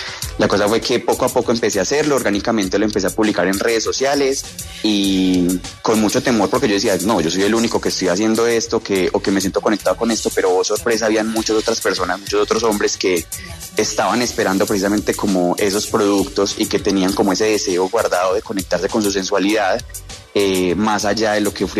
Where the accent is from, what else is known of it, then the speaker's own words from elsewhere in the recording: Colombia; me he dado cuenta que igual es algo que hace parte de nuestro ADN como colombianos y como latinos.